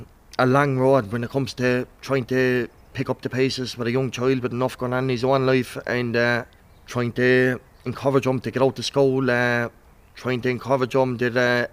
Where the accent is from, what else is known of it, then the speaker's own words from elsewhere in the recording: Moyross, Munster, Ireland; Well, most of the time growing up in Moyras, most people wouldn't be told how to go out and work, how to go out and do something to make it feel good with their lives.